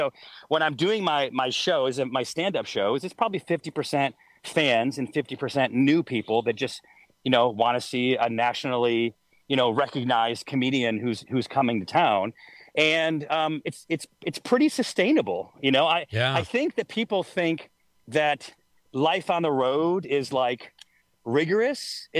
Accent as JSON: {"language": "English", "town": "Syracuse", "region": "New York", "country": "United States", "tie": "born or raised there", "said": "I guess it's way cooler than here than growing up in Syracuse."}